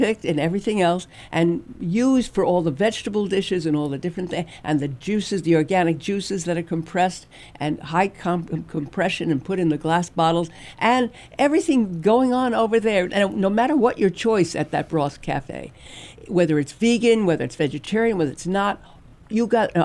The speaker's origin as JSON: {"language": "English", "region": "New York", "country": "United States", "said": "You know, I want to say that I did not have an Irish background. I'm a Jew from New York."}